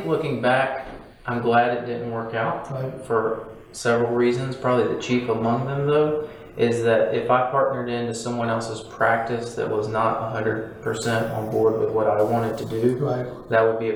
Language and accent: English; Wendell, North Carolina, United States; So I grew up in Wendell, went to school with NC State, Carolina, graduated 2013, moved back home to Wendell, Zebulon area